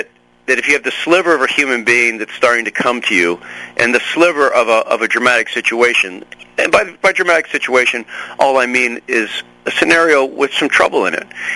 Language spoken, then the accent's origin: English; New England, United States; You know, I don't know anything about dairy farms, even though I'm from New England.